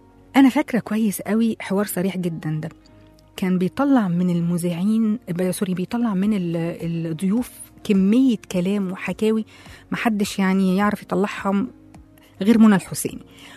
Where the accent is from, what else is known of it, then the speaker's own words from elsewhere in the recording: Shubra, Cairo Governorate, Egypt; وزي ما أنا قلت أنا من شبرا أصلا وبحب جدا أي حد من شبرا